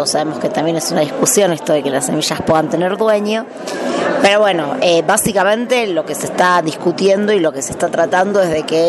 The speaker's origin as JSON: {"language": "Spanish", "country": "Argentina", "said": "soy de Argentina"}